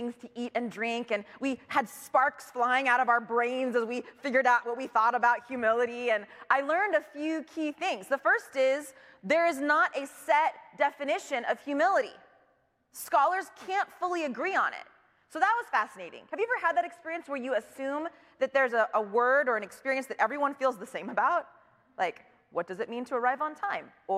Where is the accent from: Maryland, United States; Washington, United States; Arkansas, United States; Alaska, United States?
Washington, United States; Seattle; I am not from California, I'm from Seattle, Washington, and I had family in California